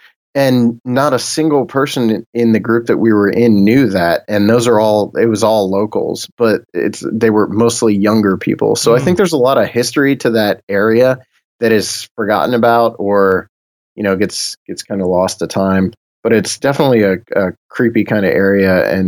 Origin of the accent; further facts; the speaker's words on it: Bolivar, Ohio, United States; I grew up in Bolivar, Ohio, which is only like from the Ohio River. I grew up 90 minutes from the Ohio River